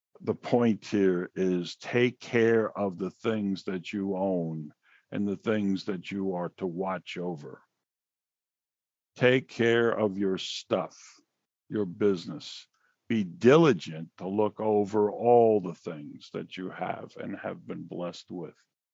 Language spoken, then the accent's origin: English; Queens, New York, United States; You know, growing up in Queens, you know, the whole roof had caved in.